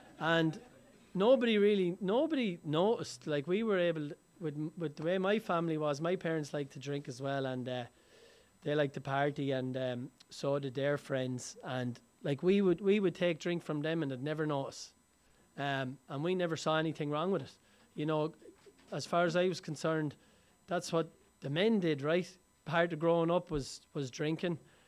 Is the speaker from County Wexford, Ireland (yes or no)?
yes; Enniscorthy, County Wexford, Ireland; I'm from Ireland. I grew up in Enniscorthy in County Wexford in Ireland. It's a small town, about 19,000 people